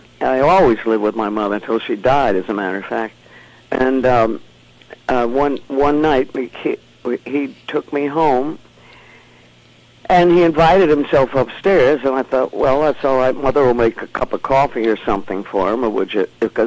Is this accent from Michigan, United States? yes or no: no; Hartford, Connecticut, United States; born there; also born or lived in New York; my mother saw to it that we left Hartford, Connecticut, where we were all born, and go to New York